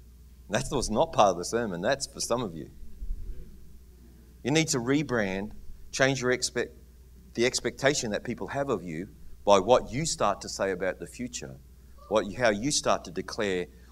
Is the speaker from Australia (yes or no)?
yes; Australia; I'm always worried whether you understand me because I'm so Australian.